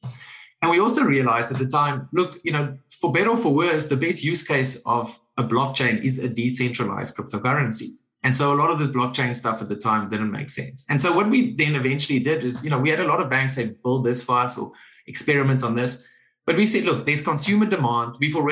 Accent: South Africa; born there; also born or lived in Singapore; I lived in Singapore for most of the last 15 years. I lived in, you know, I was born in South Africa. So I spent, you know, these 20 years in Africa and then also in Europe.

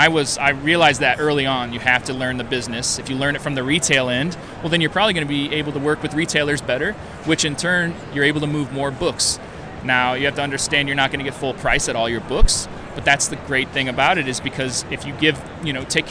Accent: Peoria, Illinois, United States; I'm from Peoria myself.

